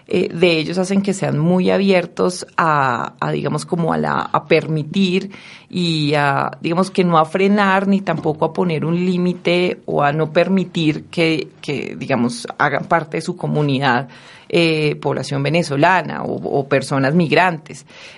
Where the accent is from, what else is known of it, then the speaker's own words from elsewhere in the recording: Cúcuta, Norte de Santander, Colombia; Yo soy de Cúcuta, precisamente de la otra parte de la frontera del país, y trabajé por mucho tiempo en el Catatumbo.